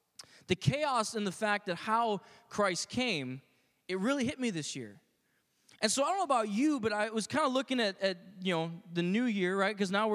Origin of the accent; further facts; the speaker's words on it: United States; I guess for me as an American, I start American Thanksgiving, like, that day